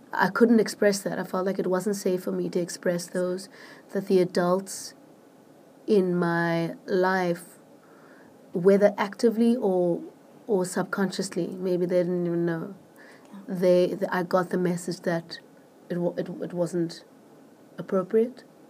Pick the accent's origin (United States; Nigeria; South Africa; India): South Africa; Port Elizabeth, Eastern Cape; I came from Port Elizabeth, from PE